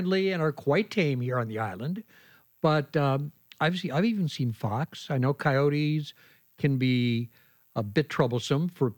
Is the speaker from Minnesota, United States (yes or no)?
yes; Minnesota, United States; now in Vashon, United States; Because I came out here from Minnesota originally 33 years ago, and I'm still here. And some part of me misses the Minnesota winters, but I don't have to shovel snow out here.